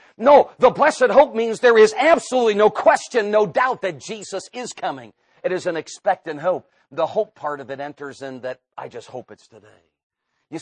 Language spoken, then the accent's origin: English; Northeast, United States; where I grew up in the Northeast, you know, you were Catholic, or if you weren't Catholic, you were Jewish, or if you weren't Jewish, you know, you were Protestant.